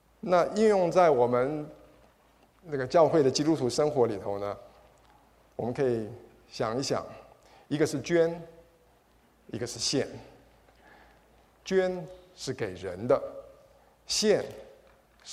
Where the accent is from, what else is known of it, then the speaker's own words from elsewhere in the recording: Taiwan; 那我从小是在台湾长大